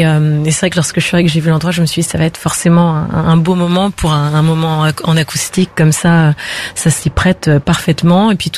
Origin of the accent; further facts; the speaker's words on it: Brittany, France; là on est vraiment au cœur du lieu qui m'a vu naître, puisque je suis née à Saint-Arnan, pas très loin. J'ai grandi, passé mes premières années à Kersimple-à-Bénec, donc juste à côté aussi. Donc là on est vraiment au plus près de mes racines.